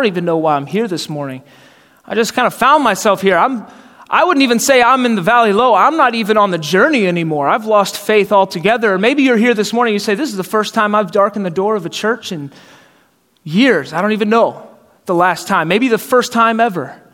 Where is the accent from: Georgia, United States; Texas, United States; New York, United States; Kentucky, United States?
Georgia, United States; Atlanta; moved away as an adult; now in St. Joseph, United States; And when I was 18 years old, I moved from Atlanta, Georgia, where I grew up, to St. Joseph, Missouri, 11 years ago.